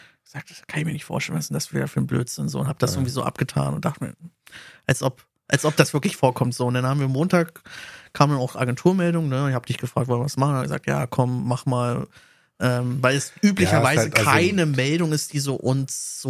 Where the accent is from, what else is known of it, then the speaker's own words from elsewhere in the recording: Berlin, Germany; wir als Berliner